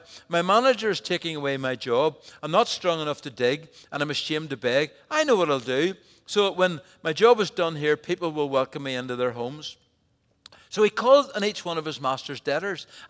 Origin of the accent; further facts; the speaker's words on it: Ireland; You know, I'm an Irishman.